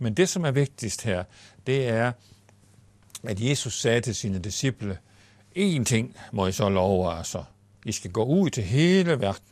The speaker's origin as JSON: {"language": "Danish", "town": "Lundum", "region": "Central Denmark Region", "country": "Denmark", "tie": "born or raised there", "said": "i min hjemby, så var jeg bare landmandssønnen fra Lundum Hede"}